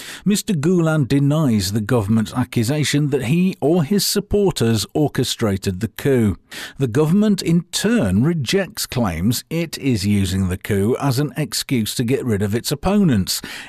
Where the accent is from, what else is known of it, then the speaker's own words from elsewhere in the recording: United Kingdom; Well, we don't, because we're British and we're getting out.